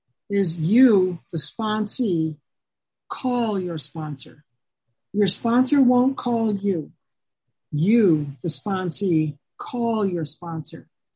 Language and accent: English; United States; Okay, I am an American. America is a drinking and impulsive culture.